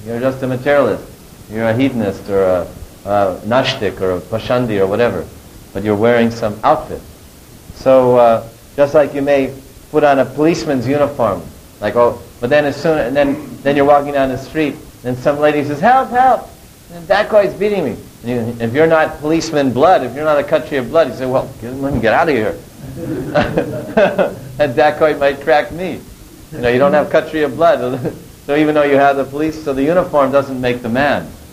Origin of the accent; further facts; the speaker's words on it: California, United States; In San Francisco, we're from California, America.